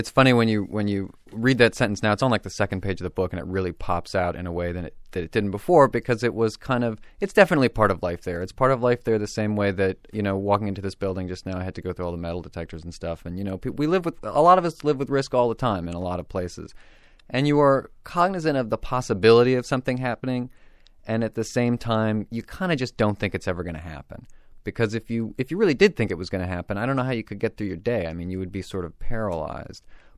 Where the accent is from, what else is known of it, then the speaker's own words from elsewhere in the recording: Texas, United States; now in New York, United States; Outside of Houston.